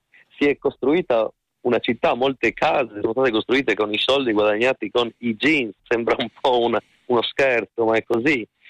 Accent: Trieste, Friuli-Venezia Giulia, Italy; noi, io sono triestino, sì. siamo una città di mare oppure no?

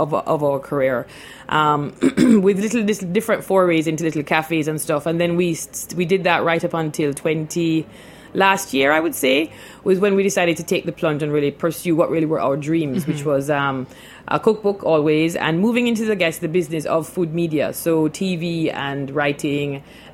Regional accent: Jamaica; also born or lived in Canada; And so we're from Jamaica. We grew up there. We went to university in Canada. We both

